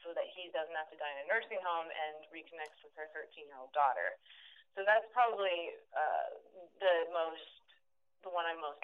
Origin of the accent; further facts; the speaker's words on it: Garner, Iowa, United States; It's Garner, Iowa. I was able to go back and film in my hometown, and that film is very close to my heart